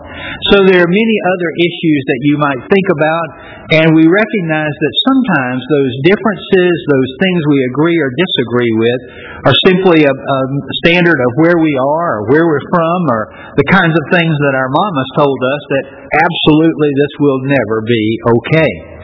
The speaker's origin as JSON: {"language": "English", "region": "the South", "country": "United States", "tie": "born or raised there", "said": "Of course, we grew up in the South, and we grew up with fried food, and we grew up with salt"}